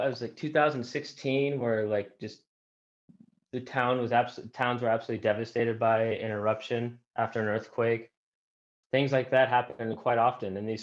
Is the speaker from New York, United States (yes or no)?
no; Bellingham, Washington, United States; also born or lived in Boston / San Luis Obispo; Yeah, so I'm from Seattle, Washington area, Bellingham, actually. And moved to Boston, started going to school there. And then moved to San Luis Obispo, California